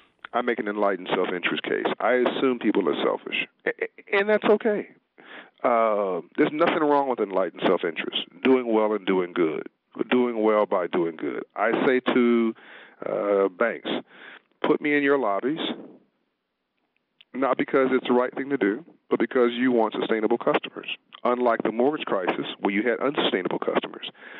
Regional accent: Compton, California, United States; When I grew up in Compton, my mother told me she loved me. My dad owned his own business.

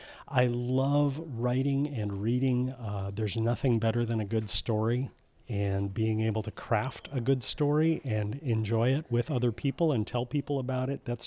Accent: Belgrade, Minnesota, United States; I am from Belgrade, Minnesota.

